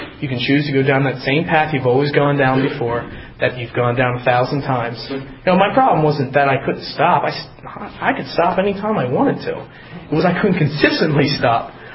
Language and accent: English; Harrisburg, Pennsylvania, United States; You know, I grew up around Harrisburg, Pennsylvania. I'm a son of an alcoholic.